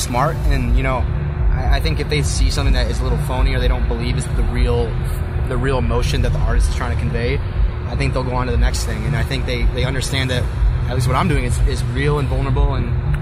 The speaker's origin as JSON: {"language": "English", "town": "Detroit", "region": "Michigan", "country": "United States", "said": "I'm from Detroit."}